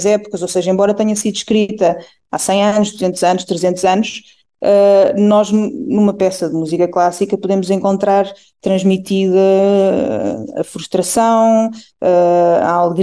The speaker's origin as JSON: {"language": "Portuguese", "town": "Minde", "region": "Santarém", "country": "Portugal", "said": "eu sou de Mindo."}